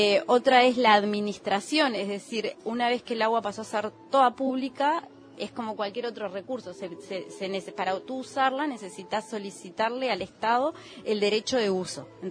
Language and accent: Spanish; Uruguay; A ver, los uruguayos tenemos, yo creo que ahí hay dos temas, ¿no?